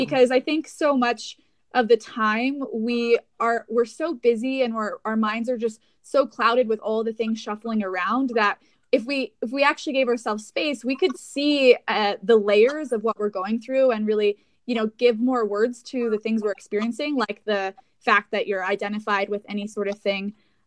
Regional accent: Aspen, Colorado, United States; I grew up in Aspen, Colorado.

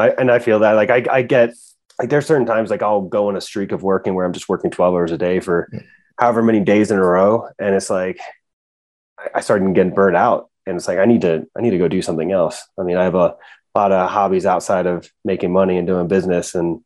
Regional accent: Pennsylvania, United States; No, I'm actually from Pennsylvania.

